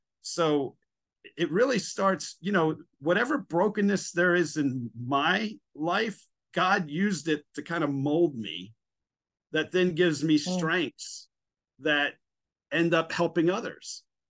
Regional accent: New Jersey, United States; now in South Carolina, United States; So I was blood, but I grew up in New Jersey, and here I am back in South Carolina in this town.

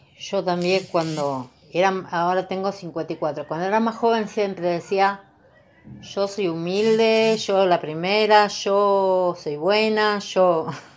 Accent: Longchamps, Buenos Aires Province, Argentina; Y ahora yo soy de Longchamp, Buenos Aires, Argentina

